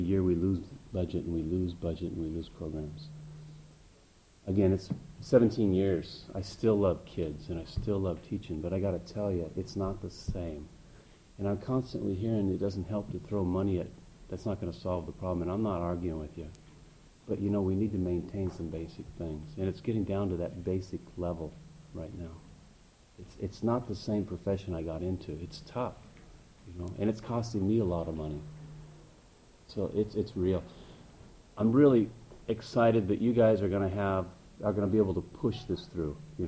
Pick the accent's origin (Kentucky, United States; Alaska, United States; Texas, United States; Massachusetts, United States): Alaska, United States; Kodiak; I'm from Kodiak, and I'm a teacher.